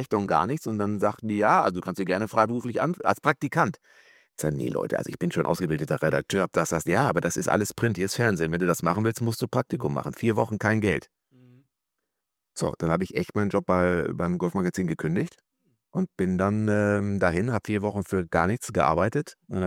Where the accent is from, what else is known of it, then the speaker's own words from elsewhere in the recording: Lemgo, North Rhine-Westphalia, Germany; aus unserer Zeit in Lemgo, wo ich groß geworden bin, alte Hansestadt Lemgo